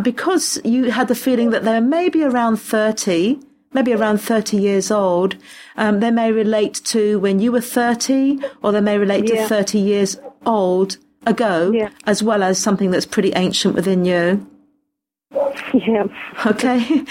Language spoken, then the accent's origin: English; Australia; I'm Australian